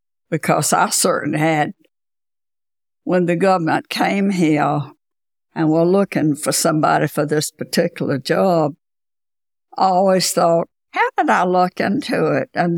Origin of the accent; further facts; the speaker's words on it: Virginia, United States; accent: Southern; I never lose it. They always know I'm from the South. They don't always know I'm from Virginia. Sometimes they'll think it's Texas and Louisiana and Charleston, places like that.